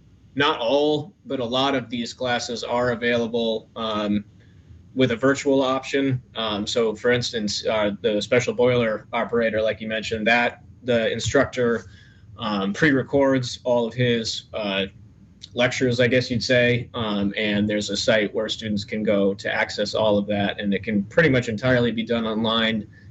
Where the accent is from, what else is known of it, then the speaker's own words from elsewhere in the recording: Ithaca, New York, United States; also born or lived in Brooklyn / New Orleans / Texas / Tennessee; I'm from Brooklyn originally, but I moved upstate to, I don't know if you're familiar with Ithaca, New York. I moved up there when I was pretty young. Then I moved back to the city, then to New Orleans, then to Texas, then to Tennessee